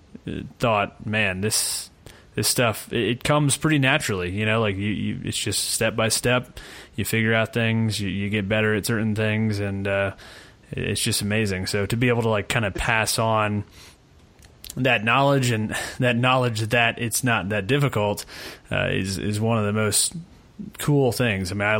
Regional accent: Atlanta, Georgia, United States; I mean, I grew up in Atlanta, so that was kind of surrounded by a lot of that.

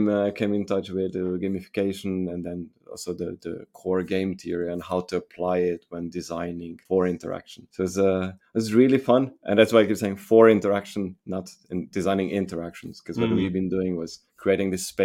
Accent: Slovenia; now in Norway; I'm originally from Slovenia, living in Norway for the past 6 years, heading the design team

